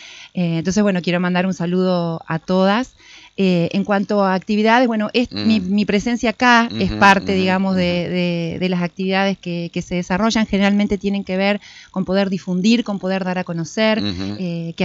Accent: María Grande, Entre Ríos, Argentina; yo no soy de acá, soy de María Grande, estaba de paseo

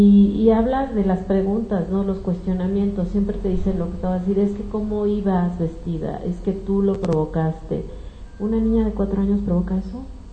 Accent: Mexico; no nos asombremos de las alzas en las tasas de violencia en mi país

